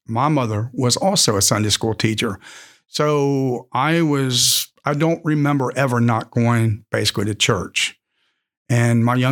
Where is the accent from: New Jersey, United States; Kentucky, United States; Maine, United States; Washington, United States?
Kentucky, United States; Walton; I have been in the Bellevue-McVille area, Rabbit Hash, actually, since 1992. I'm originally from Walton.